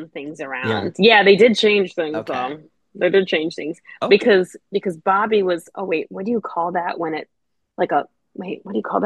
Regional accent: New York, United States; even though I'm from New York, like the center of musical theater, Broadway.

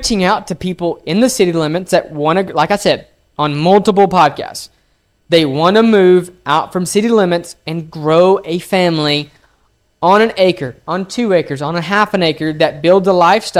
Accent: DeKalb, Texas, United States; But, you know, me and Kyler, we grew up in DeKalb, Texas. You can research. It's maybe a couple hundred population.

